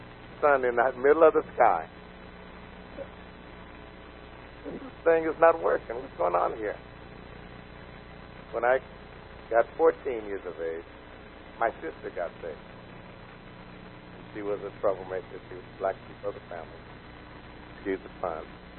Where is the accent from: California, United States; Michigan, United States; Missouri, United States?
California, United States; Emeryville; now in Richmond, United States; I'm from San Francisco Bay Area. Amen. Little town called Emeryville, California.